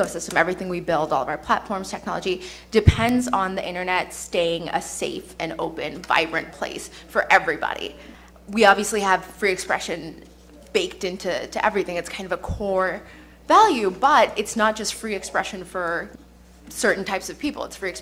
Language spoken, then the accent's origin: English; Kansas, United States; I grew up in Kansas as a Muslim American after 9/11